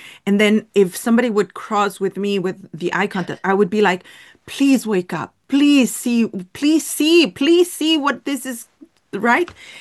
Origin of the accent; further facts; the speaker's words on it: Mexico; I'm Mexican. It's very hard to make us fear something because, you know, we come from Mexico.